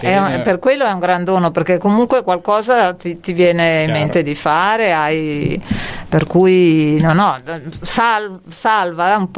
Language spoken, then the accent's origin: Italian; Milan, Lombardy, Italy; born there; a Milano, la mia città natale